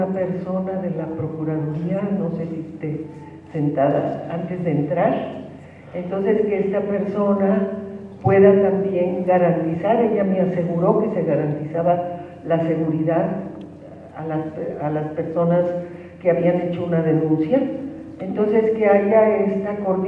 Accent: Mexico; de México

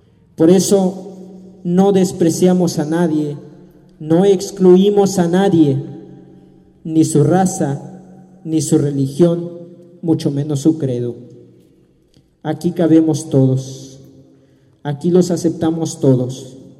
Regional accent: Chiapas, Mexico; yo vengo del Caracol 1 de la Realidad, municipio autónomo San Pedro Michoacán.

